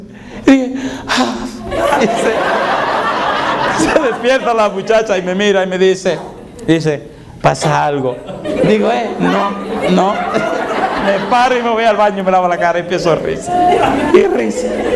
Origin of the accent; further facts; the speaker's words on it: Ñaña, Lima, Peru; yo vengo de aquí, de la Universidad de Lima, de Perú, de aquí de Ñaña.